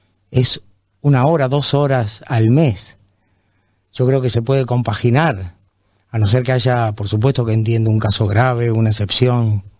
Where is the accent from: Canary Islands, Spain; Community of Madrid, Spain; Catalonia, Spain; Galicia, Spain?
Canary Islands, Spain; Sí, pero nosotros somos españoles.